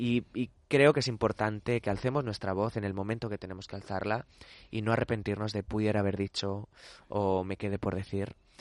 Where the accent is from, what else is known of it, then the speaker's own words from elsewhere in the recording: Region of Murcia, Spain; estoy muy orgulloso de llevar a una tierra libre por bandera, porque somos muchos los murcianos y muchas.